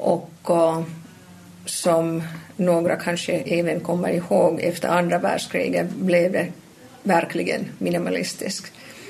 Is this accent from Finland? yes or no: yes; Finland; Ja, som du vet, alltså, jag kommer från Finland, så jag kan säga.